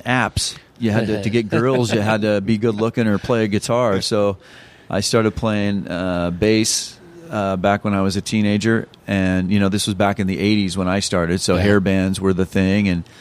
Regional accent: Midwest, United States; now in Phoenix, United States; man, I grew up in the Midwest where it snows and there's tornadoes and there's humidity. I was like, we're done with all this. Yeah. Get in the car. We're going. So we moved down here specifically for the weather.

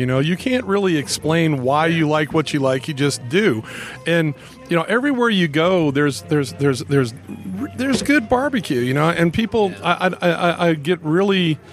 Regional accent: Southeast, United States; I'm from the Southeast, so I like hickory. You know, you get a lot of mesquite out here, but I'm a hickory guy

